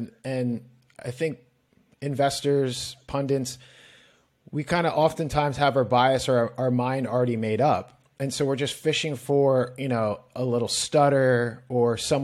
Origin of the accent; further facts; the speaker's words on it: Philadelphia, Pennsylvania, United States; You know, I'm from Philadelphia, and it's a sports obsessed city, and we've had a really good fall.